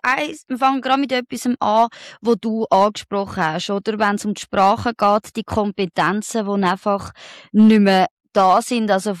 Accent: Switzerland; German is a second language; und Schweizerin bin ich auch noch.

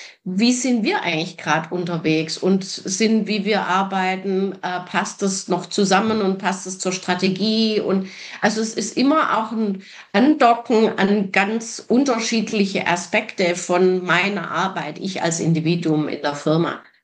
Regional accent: Sweden; Das ist nicht so bei uns in Schweden.

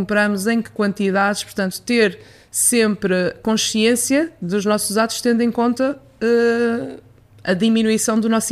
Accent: Minho, Portugal; now in Lisbon, Portugal; Sou minhota, vivo em Lisboa já há muito tempo

